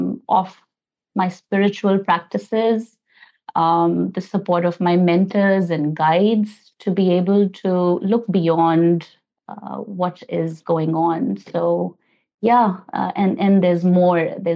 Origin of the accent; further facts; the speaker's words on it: India; now in New Zealand; I'm from India. I've immigrated to New Zealand and now New Zealand is home. I've been here for the last 10 years.